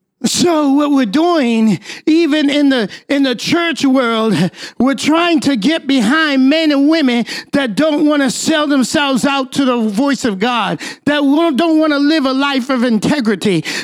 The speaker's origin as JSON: {"language": "English", "region": "New Hampshire", "country": "United States", "tie": "born or raised there", "lives_now": "Nashville, United States", "said": "we were raised in New Hampshire all my life. My mother was born here in Nashville, so we were the only black student in class, usually."}